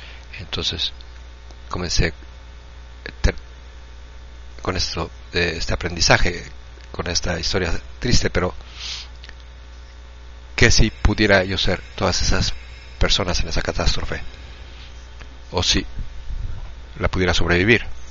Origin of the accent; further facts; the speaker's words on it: Campeche, Mexico; soy de México, soy de Campeche, campechana